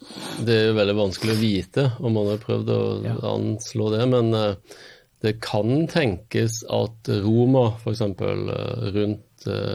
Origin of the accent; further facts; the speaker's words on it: Stavanger, Rogaland, Norway; also born or lived in Bergen; Jeg skiller meg jo ut på Møre selvfølgelig med dialekten min, og har selv vokst opp i by, sant? Jeg er fra Stavanger.